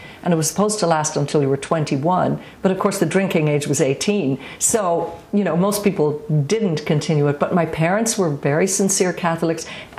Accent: Dublin, Leinster, Ireland; born or raised there

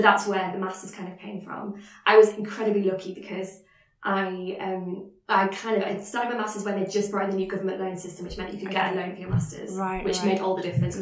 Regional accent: Yorkshire and the Humber, United Kingdom; I'm not from London originally, I'm from Yorkshire.

